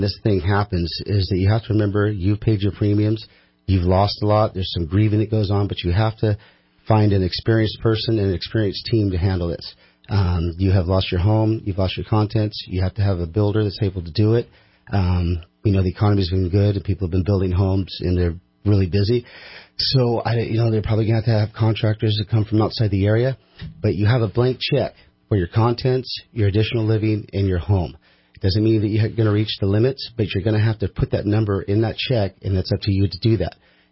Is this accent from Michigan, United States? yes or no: no; Redding, California, United States; now in Sacramento, United States; Yeah, I grew up here in Redding with the Shasta High School, and since moved to Sacramento.